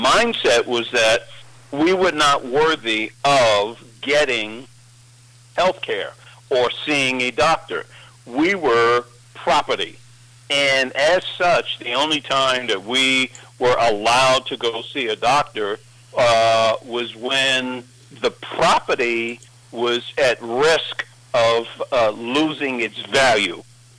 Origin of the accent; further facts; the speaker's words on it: New York City, New York, United States; If you go into where I grew up in Spanish Harlem